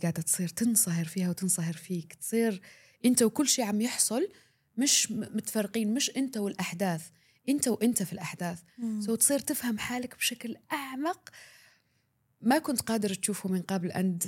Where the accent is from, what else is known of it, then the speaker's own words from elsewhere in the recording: Algeria; من الجزائر، مدربة في الوعي